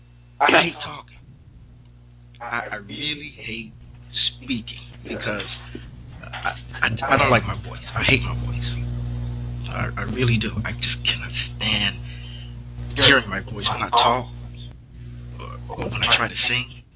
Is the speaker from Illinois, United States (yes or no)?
yes; Chicago, Illinois, United States; I was born and raised in Chicago, Chi-Town, the South Side, Cook County Hospital.